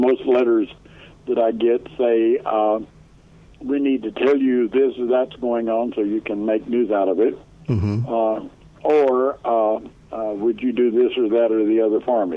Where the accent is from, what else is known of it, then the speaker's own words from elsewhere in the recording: Houston, Texas, United States; Lived through the North Shore area whenever I was about 5 years old and spent the rest of my time out there.